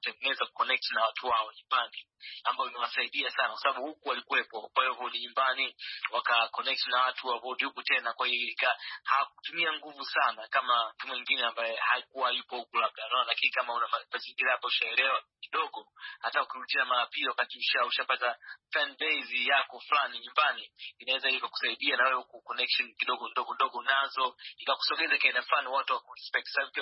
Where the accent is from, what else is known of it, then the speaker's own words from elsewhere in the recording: Tanzania; kama natoka Tanzania